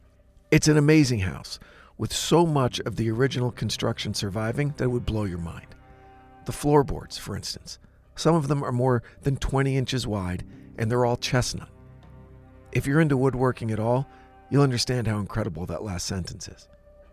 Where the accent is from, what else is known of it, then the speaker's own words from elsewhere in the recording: New Jersey, United States; Yes, I grew up in New Jersey, but my dad's side of the family are all New Englanders.